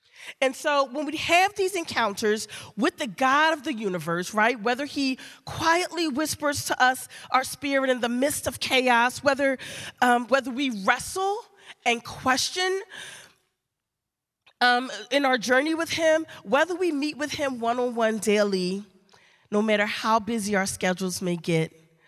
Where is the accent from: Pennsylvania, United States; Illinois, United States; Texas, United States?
Pennsylvania, United States; Philadelphia; You know, I'm born and raised in Philly, right? I'm no grower of figs. I don't have fruit trees in my backyard.